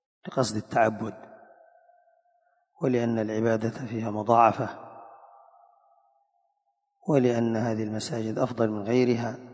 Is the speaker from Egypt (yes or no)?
no; Yemen; يشدون الرحال إلى كثير من المقبورين عندنا في اليمن